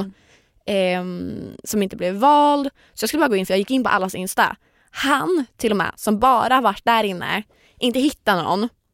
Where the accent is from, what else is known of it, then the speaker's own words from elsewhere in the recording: Sweden; Jag som svensk då förstå det?